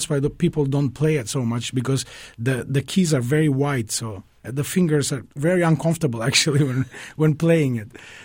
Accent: North Macedonia; I was born and raised in Macedonia. And I come from a musical family, so I grew up with a lot of folk music.

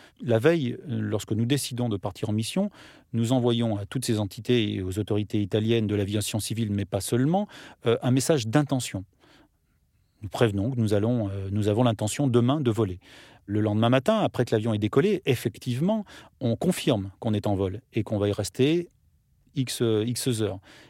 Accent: France; born there; aujourd'hui, je suis français, je suis né sur le territoire français

